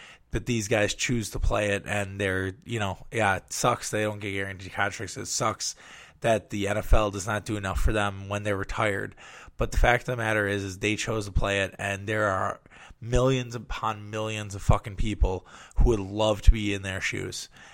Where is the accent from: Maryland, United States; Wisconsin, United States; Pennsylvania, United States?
Wisconsin, United States; Wauwatosa; and then a Lutheran school in my hometown of Wauwatosa, Wisconsin, is in a little bit of trouble, just a little bit.